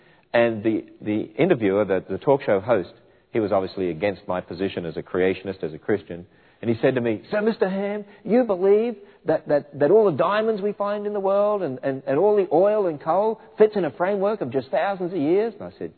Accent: Australia; I remember when I grew up in Australia

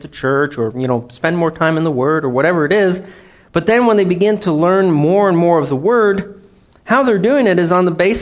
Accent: Switzerland; I grew up in Switzerland, and we were in proximity to everybody, and there you go. I learned all these languages.

